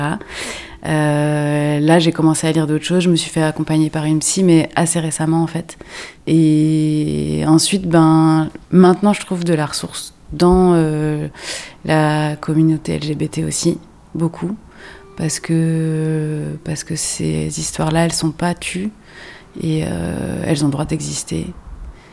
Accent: Montpellier, Occitanie, France; also born or lived in Larzac; je suis originaire de vers Montpellier, entre Montpellier et Larzac quoi. C'était un milieu très rural. En fait en vrai j'ai grandi à Montpellier dans un squat jusqu'à mes 6-7 ans.

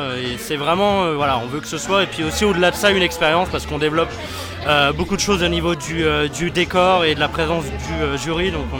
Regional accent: Rennes, Brittany, France; on vient de Rennes, c'est la première fois qu'on vient ici.

